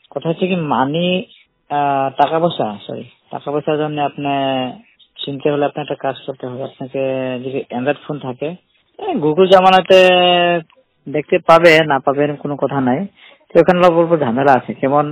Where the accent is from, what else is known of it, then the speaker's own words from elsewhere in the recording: North Lakhimpur, Assam, India; আমার বাড়ি আসাম, জেলা নর্থ লক্ষিমপুর।